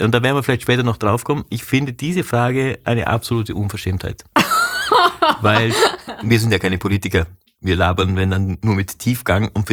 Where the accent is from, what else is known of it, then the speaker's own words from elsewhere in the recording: Vorarlberg, Austria; ich komme aus Vorarlberg und mein Papa ist ja Bregenzer